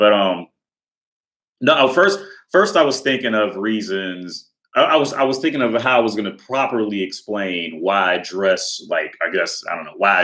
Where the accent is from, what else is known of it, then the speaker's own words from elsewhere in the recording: Cincinnati, Ohio, United States; I grew up in Ohio, right? I grew up in a suburb outside of Cincinnati, Ohio. So at first off, Ohio is just a strike against you for being cool, all right?